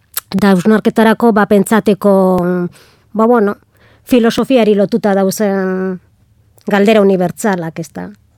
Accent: Gernika, Basque Country, Spain; born there; Gerniken jaio nintzen, Gernikan egiten dut lan

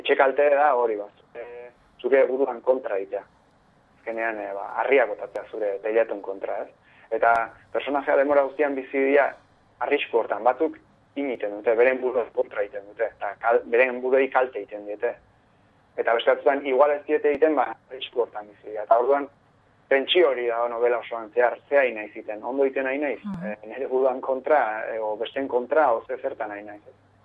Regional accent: San Sebastián, Basque Country, Spain; ni Donosti gara naiz, hemen bizi izan naiz, ba, hemen jaio nintzen, da hemen bizi izan naiz, ba, urte hauetan

